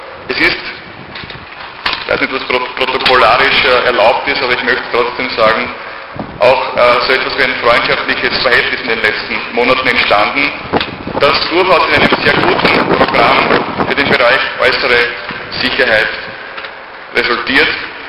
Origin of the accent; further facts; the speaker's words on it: Burgenland, Austria; Ich habe die professionelle Einstellung der österreichischen Soldatinnen und Soldaten als Burgenländer natürlich im laufenden Assistenzeinsatz an der Staatsgrenze selbst kennen und schätzen gelernt